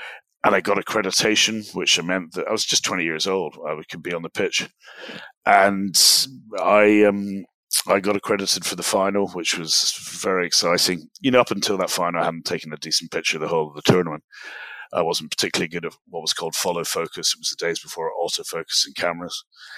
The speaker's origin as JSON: {"language": "English", "region": "Scotland", "country": "United Kingdom", "tie": "born or raised there", "said": "growing up in Scotland, even though we're kind of shit at football, it was always a big part of the, you know, the conversation."}